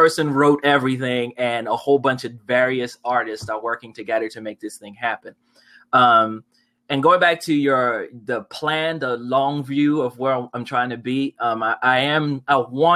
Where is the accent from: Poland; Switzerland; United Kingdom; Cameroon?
Cameroon; born there; I was born in Cameroon, Africa, which is a country right under Nigeria. That's where my dad is from. My mom is from the United States. She's from North Carolina.